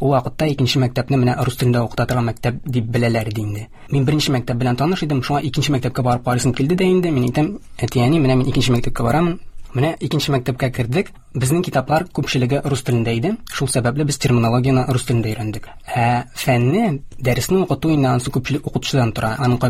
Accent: Aktanysh, Tatarstan, Russia; moved away as an adult; now in Kazan, Russia; Мин Актанышта тудым, Актанышта үстем. Актанышта беренче башлангыч һәм урта гыйлемне алдым. Дөресрәк булыр инде, гомум урта белем бирү икенче мәктәбе дип әйтик. 2012 елда Казанга килдем.

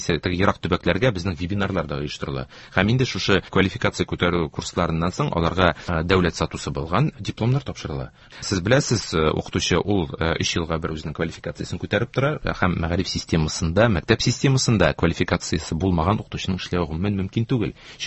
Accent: Bashkortostan, Russia; Мин үзем Башкортстан егете

